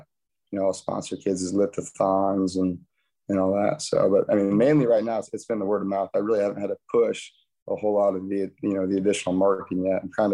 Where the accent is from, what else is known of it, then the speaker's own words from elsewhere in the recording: Paulding, Ohio, United States; also born or lived in Cincinnati; I grew up here in Paulding. My wife and I lived in Cincinnati for 7-8 years, decided to move home here. You know, so you know a lot of people. It's a small town, you know, 3,600 people.